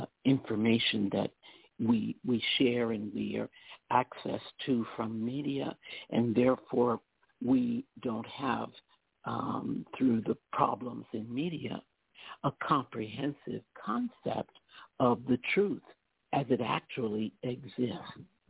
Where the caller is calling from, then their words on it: New York, United States; I'm from the New York area.